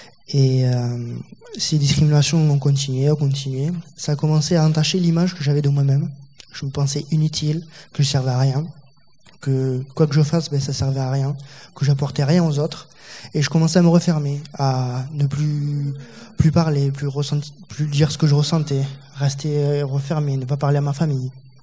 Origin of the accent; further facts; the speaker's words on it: Toulouse, Occitanie, France; je suis de Toulouse